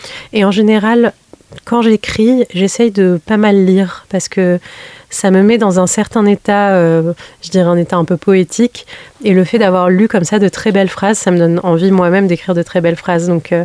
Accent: Morocco; now in France; J'ai grandi au Maroc. Je suis marocaine de mes deux parents et ça a été une grande découverte pour moi de m'installer en France.

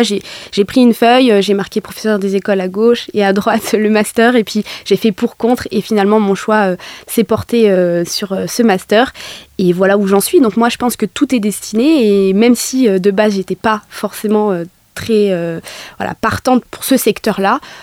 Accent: Nevers, Bourgogne-Franche-Comté, France; Alors moi, je suis née à Bourges, mais c'était juste un détour pour ma naissance, donc moi je suis de Nevers et j'ai grandi à la Grande Pâture. Voilà, donc c'est un quartier entre guillemets prioritaire de la ville, mais on s'y sent bien quand même.

